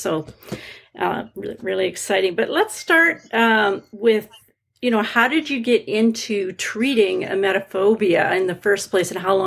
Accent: Vancouver, British Columbia, Canada; from Vancouver, Canada, recovered emetophobic licensed psychotherapist specializing in emetophobia

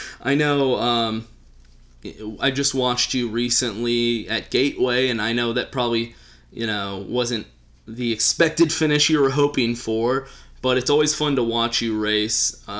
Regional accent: Texas, United States; As a Texan, I was always proud of Whataburger, and they lost my business.

